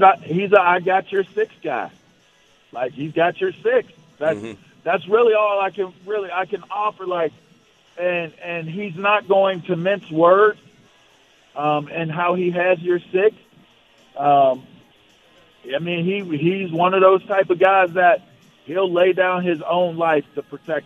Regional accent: Pittsburgh, Pennsylvania, United States; I'm from Pittsburgh, so I naturally hate the Raiders and the Cowboys.

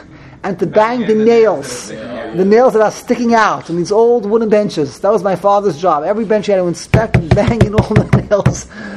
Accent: New York City, New York, United States; I grew up in the Lower East Side.

